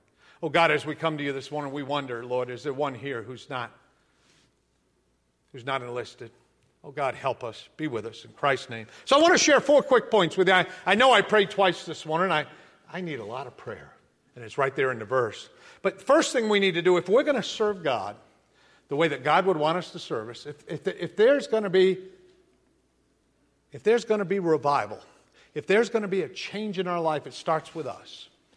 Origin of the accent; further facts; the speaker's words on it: New England, United States; English was an issue. I'm from New England. English is secondary to everything else in New England.